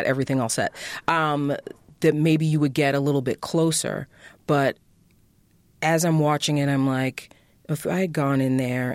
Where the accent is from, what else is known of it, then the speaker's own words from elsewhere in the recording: Boston, Massachusetts, United States; I'm from Boston and like, I had never seen that many black people assembled before in my life